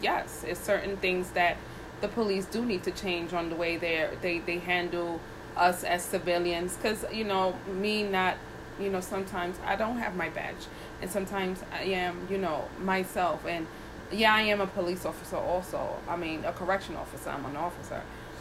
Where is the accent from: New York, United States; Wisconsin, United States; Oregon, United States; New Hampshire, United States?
New York, United States; New York City; Well, I was born in New York City. Both my parents are born and raised in Honduras. But I was raised in New York.